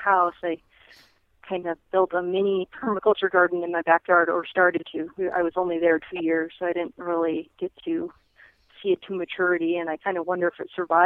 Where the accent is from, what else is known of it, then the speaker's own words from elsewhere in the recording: Michigan, United States; I grew up in Michigan.